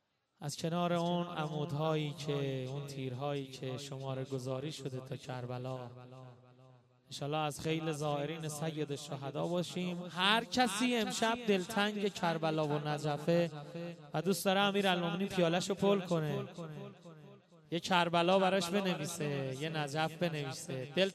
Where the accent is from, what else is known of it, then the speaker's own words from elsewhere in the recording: Iran; بله ایرانی هستیم